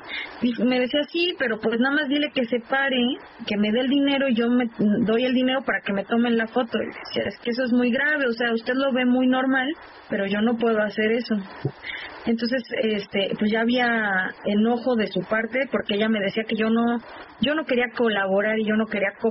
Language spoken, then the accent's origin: Spanish; Puebla, Mexico; como yo no era de ahí, como yo era de, yo soy de Puebla y no soy de Sinaloa